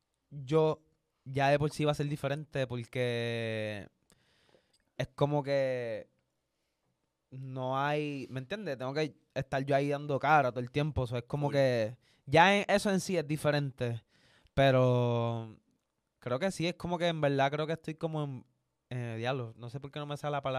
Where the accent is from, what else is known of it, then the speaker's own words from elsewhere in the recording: Puerto Rico; Pero eso es personal para mí porque yo soy de aquí, de PR.